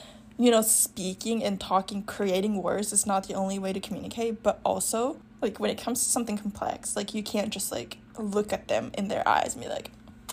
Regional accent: Japan; Which is true, I'm from Japan, but like that's not what I represent.

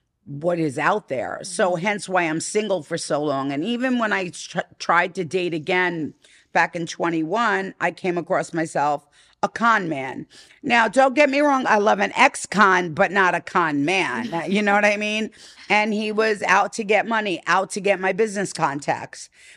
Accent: New York, United States; I'm from the East Coast. I'm from New York.

